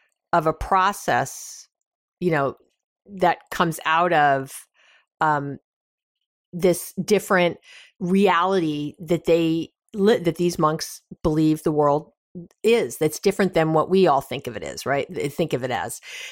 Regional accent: New York, United States; I'm from New York, and I'm saying it's cold.

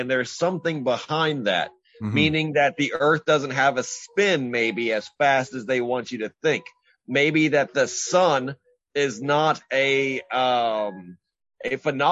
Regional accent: Texas, United States; Now, as a Texan, I'm more willing to believe in something like

